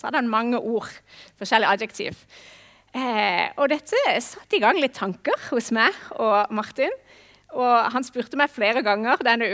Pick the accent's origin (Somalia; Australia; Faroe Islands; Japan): Australia; Og i Australia, der jeg kommer fra, så er det ganske vanlig å hilse folk med «How are you?».